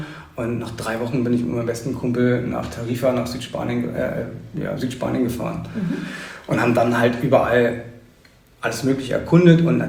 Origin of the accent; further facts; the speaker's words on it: Husum, Schleswig-Holstein, Germany; Ich bin tatsächlich ein echter Einheimischer. Ich bin geboren in Husum und mein Leben eigentlich hier auf Eiderstedt und St. Peter-Ording verbracht. Ich habe immer wieder versucht zu flüchten mit Jobs im Ausland oder für längere Reisen, aber das hat nie so richtig geklappt. Ich bin immer wieder gekommen.